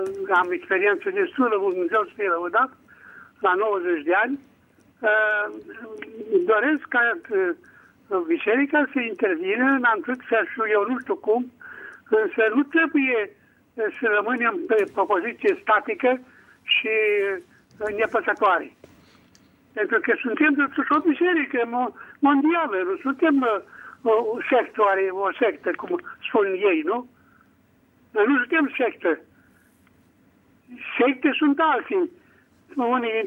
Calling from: Bucharest, Romania; din București.

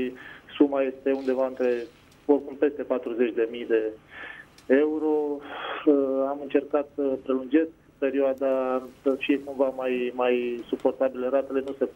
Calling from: Pitești, Argeș, Romania; sunt din Pitești.

